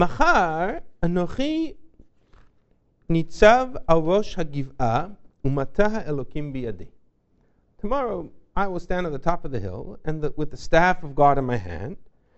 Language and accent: English; United States; I grew up in America. I learned all the history books.